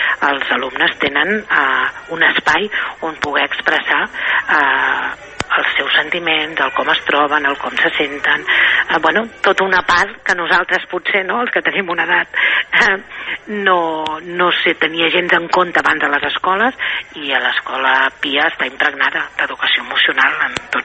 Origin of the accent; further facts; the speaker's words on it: Calella, Catalonia, Spain; Jo sóc de Calella de sempre